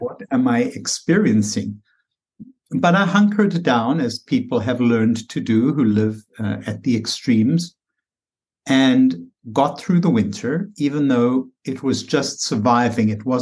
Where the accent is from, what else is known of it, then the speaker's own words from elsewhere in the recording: South Africa; moved away as an adult; now in United States; Well, I am originally South African.